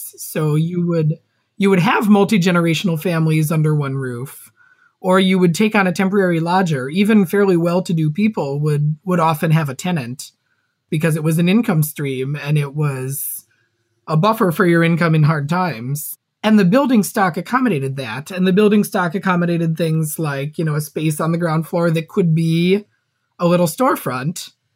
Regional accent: Minneapolis, Minnesota, United States; You know, my hometown, you know, Minneapolis just legalized, or they passed a plan to legalize triplexes citywide

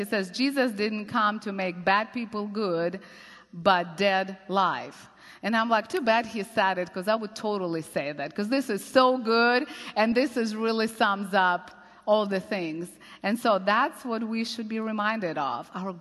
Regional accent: Russia; English is a second language; I grew up, again, in Russia. I'm bringing that way too much, as if you can't tell. But so I was born in Russia

